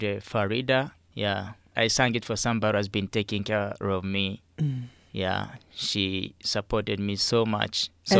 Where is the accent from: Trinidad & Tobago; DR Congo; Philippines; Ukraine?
DR Congo; now in Spokane, United States; Originally, I came from DRC, Democratic Republic of the Congo.